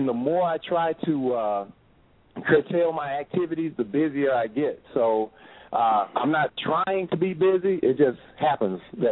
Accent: Huntsville, Alabama, United States; Well, hey, physically, I hail from Huntsville, Alabama, representing Dirty Dirty.

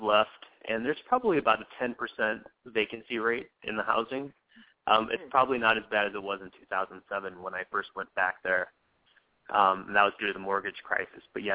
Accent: Spanish Lake, Missouri, United States; And to see it in my hometown and to know that it was so closely tied to the release of my film

